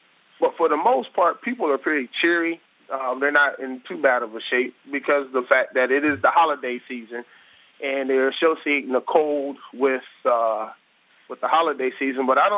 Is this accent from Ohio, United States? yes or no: yes; Ohio, United States; now in Atlanta, United States; Right. I'm originally from Ohio.